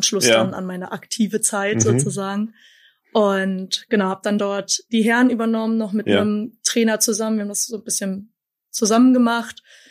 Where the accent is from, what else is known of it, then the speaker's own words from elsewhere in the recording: Schwedt, Brandenburg, Germany; Ich komme eigentlich von der polnischen Grenze.